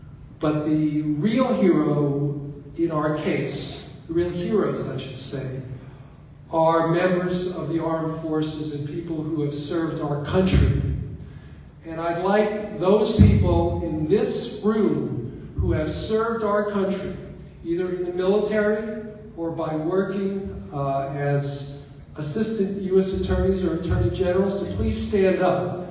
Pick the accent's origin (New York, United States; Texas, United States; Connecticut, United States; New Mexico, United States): New York, United States; Queens; Well, I will tell you, I am from Queens, New York.